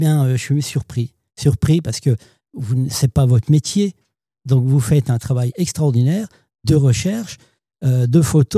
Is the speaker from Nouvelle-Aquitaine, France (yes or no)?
no; Grand Est, France; Et puis comme je suis des Vosges, je suis encore plus intéressé.